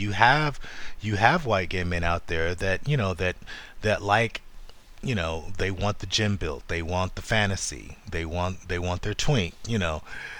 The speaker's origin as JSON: {"language": "English", "region": "Ohio", "country": "United States", "said": "yeah, I'm from Ohio. I don't know nothing about that."}